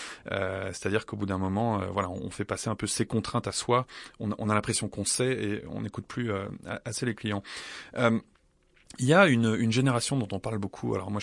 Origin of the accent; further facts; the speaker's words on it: France; je vais penser à mon pays d'origine, à la France